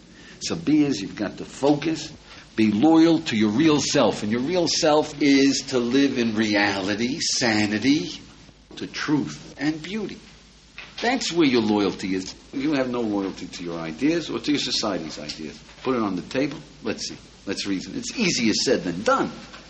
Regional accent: United States; I'm an American. You know, I was brought up in Western civilization.

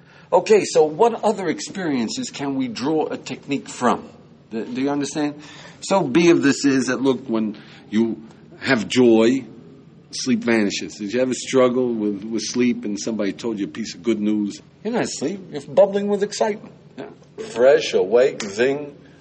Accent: United States; born there; I was born in the United States.

